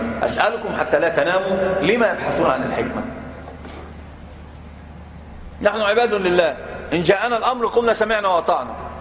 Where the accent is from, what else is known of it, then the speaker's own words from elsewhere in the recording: Upper Egypt, Egypt; لو انتم في الصعيد او في الصعيد تعرفوا، انا صعيدي